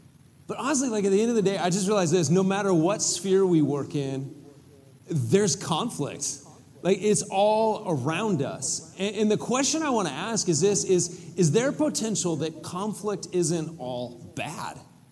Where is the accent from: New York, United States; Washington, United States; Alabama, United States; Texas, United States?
Washington, United States; Kitsap; So I grew up in Kitsap here, born and raised.